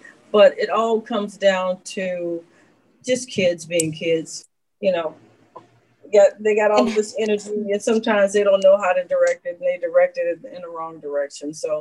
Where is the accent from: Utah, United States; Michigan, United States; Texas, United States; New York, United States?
Michigan, United States; Detroit; I'm like, I'm from Detroit. I'm a scared tick.